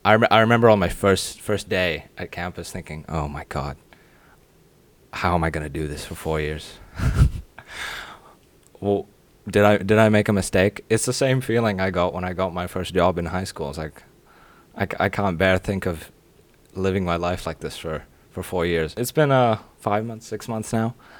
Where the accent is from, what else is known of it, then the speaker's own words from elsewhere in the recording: Fairfax, Virginia, United States; I'm from Fairfax, Virginia, which is like a DC suburb, about 30 minutes out from the capital.